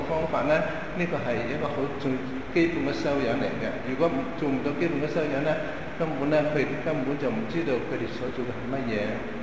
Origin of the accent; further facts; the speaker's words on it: Hong Kong; 我哋香港人真係唔錯